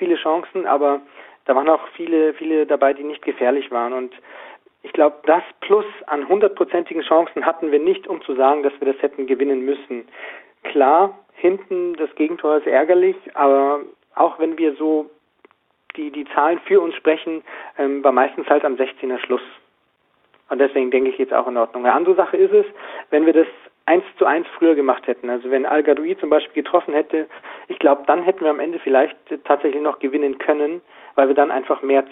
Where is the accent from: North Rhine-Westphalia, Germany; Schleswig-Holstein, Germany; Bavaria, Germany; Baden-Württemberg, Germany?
North Rhine-Westphalia, Germany; Moers; Ja, aus Moers.